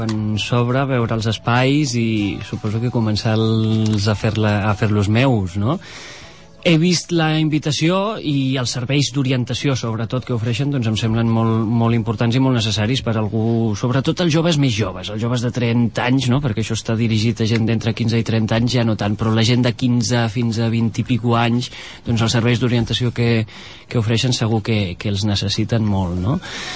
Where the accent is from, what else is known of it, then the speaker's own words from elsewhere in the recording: El Prat de Llobregat, Catalonia, Spain; De 25 anys, treballo a l'Agència Catalana de Notícies i bé, sóc del Prat i m'estimo la meva ciutat.